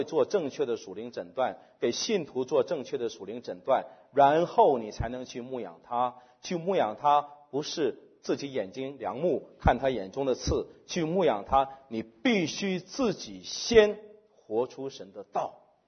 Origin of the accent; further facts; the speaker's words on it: China; 我们中国人比较难，爱你在心口难开